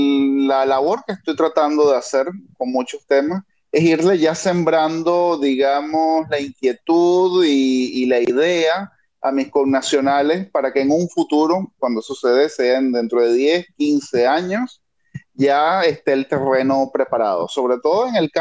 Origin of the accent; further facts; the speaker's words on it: Venezuela; Entonces me gustaría, como venezolano, empezar a transmitir esto